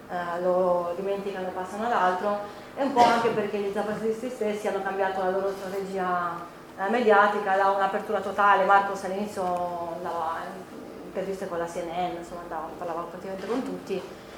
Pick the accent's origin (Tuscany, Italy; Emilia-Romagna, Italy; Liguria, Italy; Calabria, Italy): Liguria, Italy; La Spezia; E io sono di La Spezia … sono di La Spezia e sono andata in Messico nel 2009